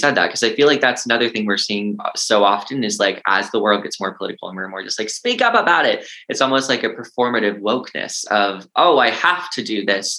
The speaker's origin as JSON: {"language": "English", "town": "Culpeper", "region": "Virginia", "country": "United States", "tie": "born or raised there", "said": "I think you probably related to that a lot growing up in Culpeper, where I did too, because it's just like, it's not the norm."}